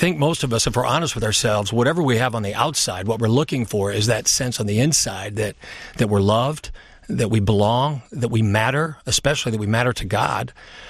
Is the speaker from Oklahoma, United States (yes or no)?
no; Indiana, United States; I grew up in the Civil Rights era. I grew up in central Indiana, Klan territory.